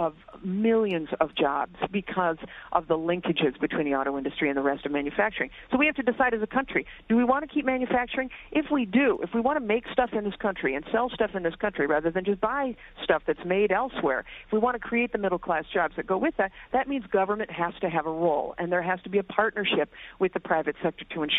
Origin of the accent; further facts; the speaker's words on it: Canada; born there; I was born in Canada